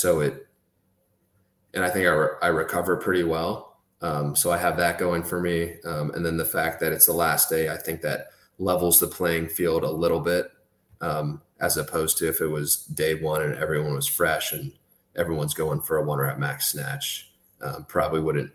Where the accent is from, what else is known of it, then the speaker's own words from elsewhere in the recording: California, United States; And I'm originally from California, so maybe like somewhere in the back of me, my body is used to being outside in California.